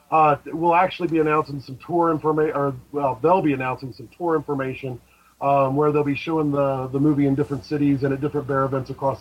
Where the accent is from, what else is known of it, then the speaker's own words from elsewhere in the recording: Lima, Ohio, United States; I grew up in a town called Lima, Ohio, which is where Glee is fictionally set.